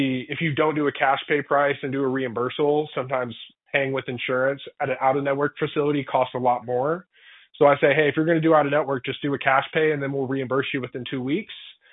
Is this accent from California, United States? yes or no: no; Longview, Texas, United States; born there; I was born in Longview. My family, there's a brewery in downtown Longview.